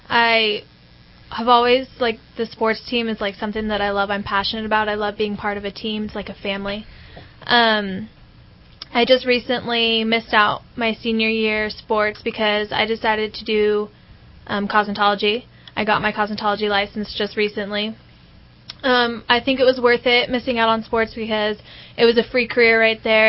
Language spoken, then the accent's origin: English; Redding, California, United States; I'm from here, Redding, California.